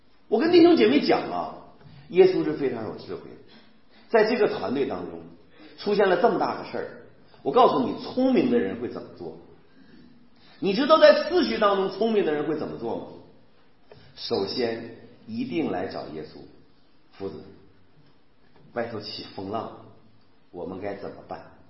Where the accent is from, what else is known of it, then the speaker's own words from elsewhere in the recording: Northeast China, China; 用我们东北话讲